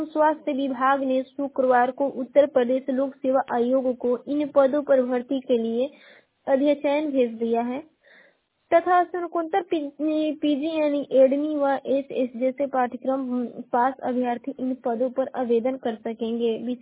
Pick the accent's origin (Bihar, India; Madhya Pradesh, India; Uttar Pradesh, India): Uttar Pradesh, India; और मैं बलिया जिले की निवासी हूँ।